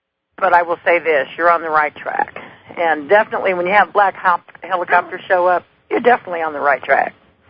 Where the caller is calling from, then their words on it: Tennessee, United States; I'm calling from Tennessee, Smoky Mountains of Tennessee.